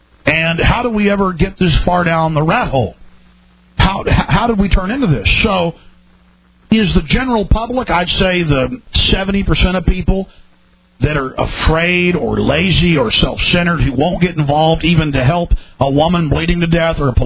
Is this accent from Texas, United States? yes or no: yes; Dallas, Texas, United States; growing up in Dallas, for some reason during the 80s, it was a lot rougher